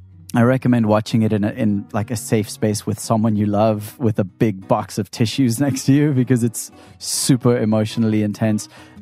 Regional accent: South Africa; I'm from South Africa, in case you didn't know that.

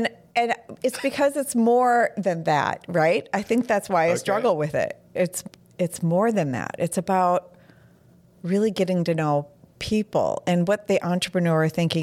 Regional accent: Duluth, Minnesota, United States; born there; I was adopted. I was born in Duluth.

